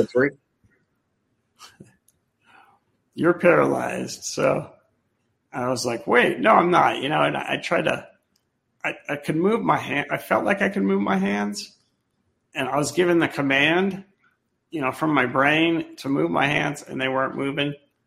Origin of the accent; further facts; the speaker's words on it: Colorado, United States; So I'm from Colorado, and they flew me back on a medical jet.